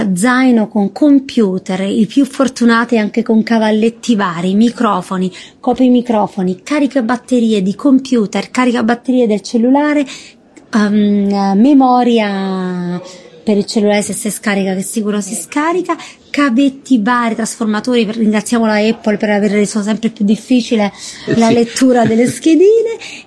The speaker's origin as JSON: {"language": "Italian", "town": "Turin", "region": "Piedmont", "country": "Italy", "said": "Ma io vengo da Torino."}